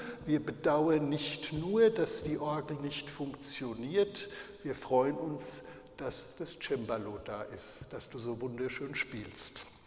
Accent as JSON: {"language": "German", "town": "Oppenheim", "region": "Rhineland-Palatinate", "country": "Germany", "said": "ich komme aus Oppenheim, bin Prädikant der Evangelischen Kirche in Hessen und Nassau, hier im Dekanat Ingelheim-Oppenheim"}